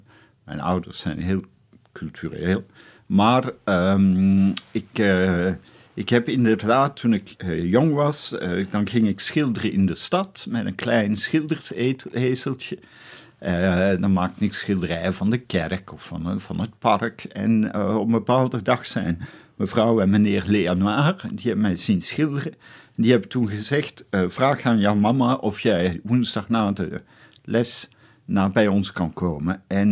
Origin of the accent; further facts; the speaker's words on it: Belgium; moved away; Ik heb het geluk gehad. Ik ben snel uit België vertrokken.